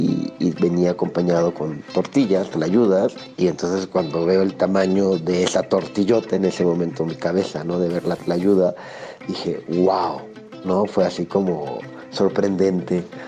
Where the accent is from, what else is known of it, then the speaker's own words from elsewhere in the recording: Mexico City, Mexico; yo soy de la Ciudad de México.